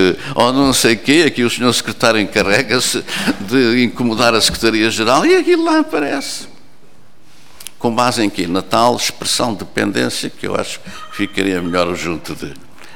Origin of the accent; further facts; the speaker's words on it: Lisbon, Portugal; porque eu sou de Lisboa, embora gosto muito do país todo